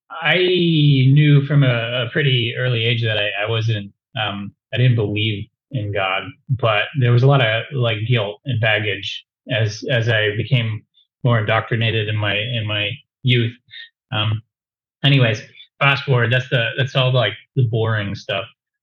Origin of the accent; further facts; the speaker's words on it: Massachusetts, United States; I grew up in Massachusetts, up in Western Mass in Liberalville. I mean, like, it doesn't get more liberal than where I grew up.